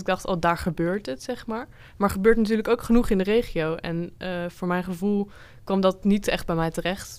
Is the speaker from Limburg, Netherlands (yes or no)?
no; Dalen, Drenthe, Netherlands; Ja, ik kom uit Drenthe, officieel Zuidoost-Drenthe, uit Dalen, klein dorpje.